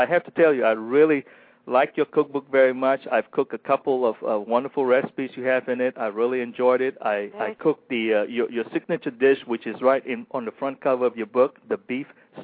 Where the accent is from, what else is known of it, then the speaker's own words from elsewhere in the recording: Malaysia; when I grew up in Malaysia, that's how my mom was. We have our own chickens and come with eggs.